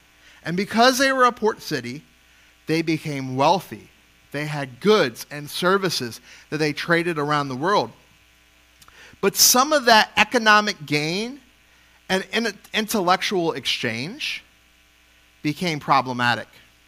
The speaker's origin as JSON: {"language": "English", "town": "New Orleans", "region": "Louisiana", "country": "United States", "said": "I'm from New Orleans, right? It's a port city."}